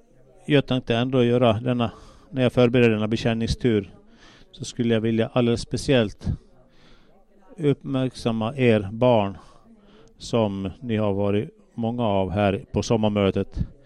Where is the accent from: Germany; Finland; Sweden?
Finland; Äänekoski, Central Finland; så ordnar vi nästa sommarmöten där i min hemtrakt i Äänekoski